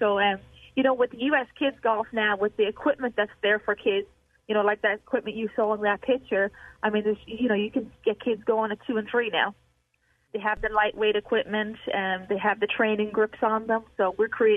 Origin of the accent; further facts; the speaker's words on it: Ireland; moved away as an adult; now in United States; you can probably hear the accent. So I'm not from America, and I grew up playing golf in Ireland. I came to play college golf in America when I was 18